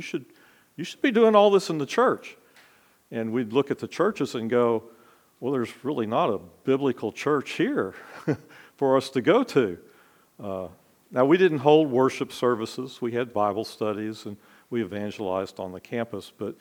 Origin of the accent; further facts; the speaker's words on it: Austin, Texas, United States; Well, I grew up down in the University of Texas in Austin before it was the University of Texas at Austin.